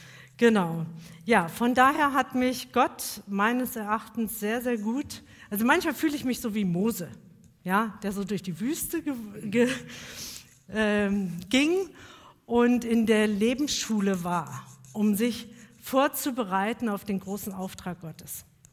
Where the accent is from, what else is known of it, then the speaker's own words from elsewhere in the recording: Adelsdorf, Bavaria, Germany; ich komme aus der Nähe von Erlangen, da wohne ich, Adelsdorf, kennt fast keiner, aber da komme ich her.